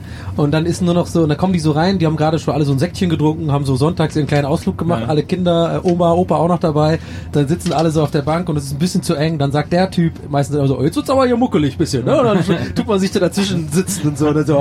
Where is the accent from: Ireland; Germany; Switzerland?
Ireland; German is a second language; die kenne ich halt von meiner Heimat, dass wenn zum Beispiel am Flughafen irgendwas nicht richtig funktioniert in der Schlange, dass die Iren eher dazu tendieren